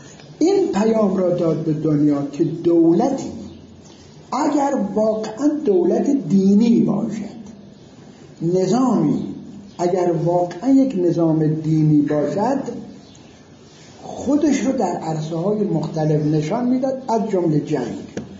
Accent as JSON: {"language": "Persian", "country": "Iran", "said": "ما ایرانی هستیم"}